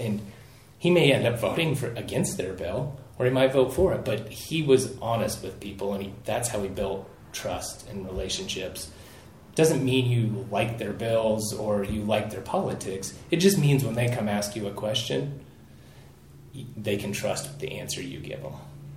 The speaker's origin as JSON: {"language": "English", "region": "South Dakota", "country": "United States", "tie": "born or raised there", "said": "So, you know, I grew up in South Dakota, went to high school in South Dakota, but my mom's family's all from Wyoming."}